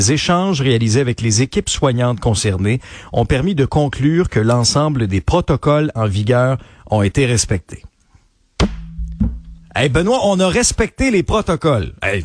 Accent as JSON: {"language": "French", "region": "Quebec", "country": "Canada", "tie": "born or raised there", "said": "moi, je suis originaire de l'Abitibi-Témiscamingue."}